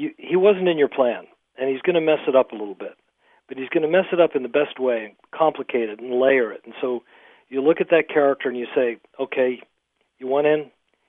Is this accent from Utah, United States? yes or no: yes; Utah, United States; born or raised there